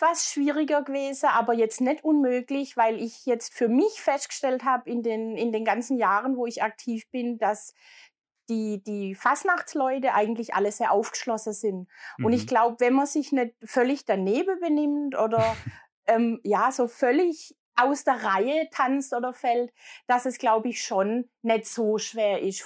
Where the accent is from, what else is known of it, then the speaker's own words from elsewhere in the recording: Baden-Württemberg, Germany; Ich bin gebürtig aus dem Schwarzwald.